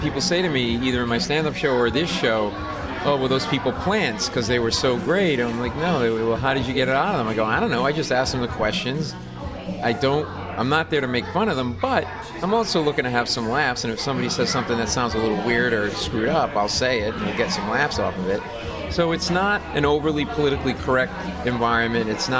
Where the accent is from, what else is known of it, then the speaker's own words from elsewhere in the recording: Rhode Island, United States; We grew up in Rhode Island.